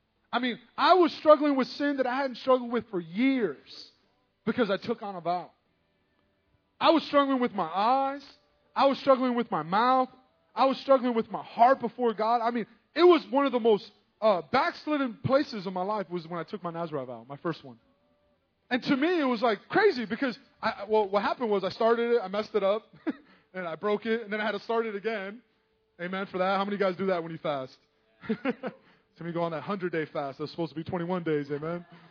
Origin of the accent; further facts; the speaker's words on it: United States; I'm an American, so I can say this.